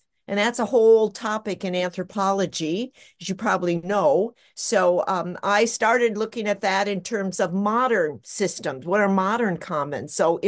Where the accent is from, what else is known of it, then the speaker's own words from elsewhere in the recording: Minneapolis, Minnesota, United States; now in Duluth, United States; I'm from Minnesota, originally from Minneapolis, but I ended up back here.